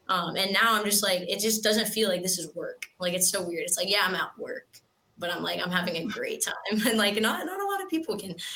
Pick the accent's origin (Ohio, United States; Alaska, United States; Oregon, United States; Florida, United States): Florida, United States; Land O'Lakes; also born or lived in Jacksonville; So I'm actually from Land O'Lakes. We moved here in, I want to say 2012. My dad retired. He was at MacDill Air Force Base. We moved over from like Jacksonville, Florida. So I'm really a Florida kid.